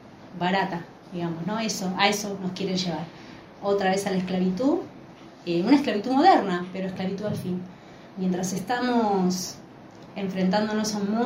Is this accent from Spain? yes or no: no; Argentina; el orgullo que tenemos como argentinos